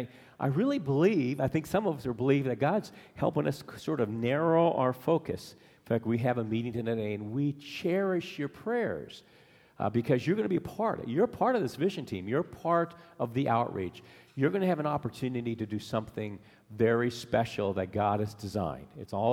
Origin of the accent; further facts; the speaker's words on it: Alaska, United States; when he found out that I was from Alaska, he would sit down with me